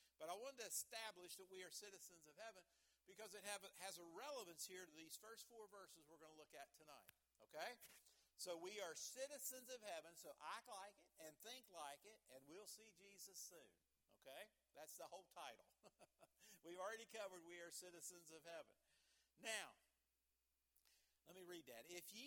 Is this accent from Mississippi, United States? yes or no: no; West Virginia, United States; born there; glad that God allowed me to be born in the mountains of West Virginia. I'm so glad that I'm a USAer. I'm an American.